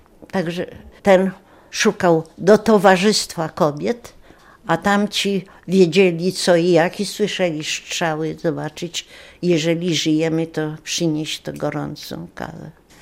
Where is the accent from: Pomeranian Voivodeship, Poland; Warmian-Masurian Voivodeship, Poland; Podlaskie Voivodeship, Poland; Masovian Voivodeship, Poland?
Pomeranian Voivodeship, Poland; Gdańsk; ja z Gdańska jestem, moja matka jest Niemką, rodowitą.